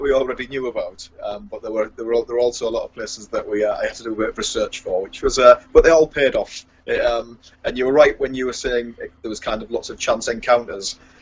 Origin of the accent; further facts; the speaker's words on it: England, United Kingdom; And he said, "Where have you come from?" I said, "England."